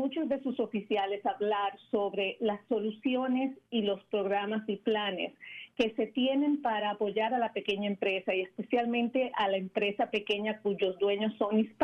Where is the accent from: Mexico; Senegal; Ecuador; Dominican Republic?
Dominican Republic; now in United States; y yo como dominicana he crecido con huracanes